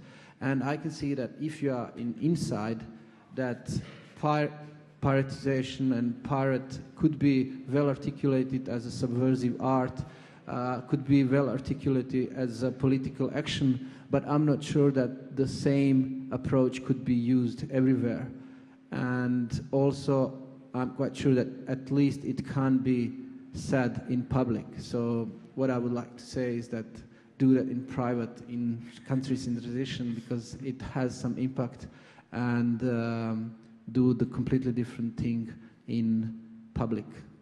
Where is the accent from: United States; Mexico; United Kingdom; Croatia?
Croatia; English is a second language; I'm coming from Croatia, and we are a country in transition